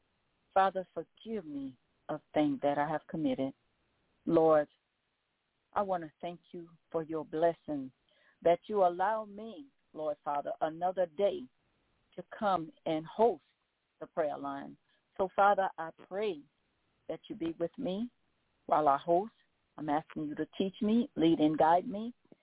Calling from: Baton Rouge, Louisiana, United States; I'm calling from Baton Rouge, Louisiana.

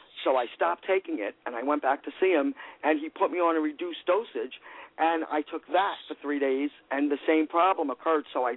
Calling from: Long Island, New York, United States; I'm calling from Long Island, New York, in the USA.

